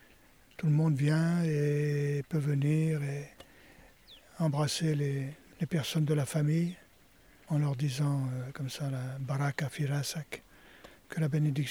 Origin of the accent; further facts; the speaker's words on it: France; born there; parce que je suis né en France, à une certaine époque de l'histoire.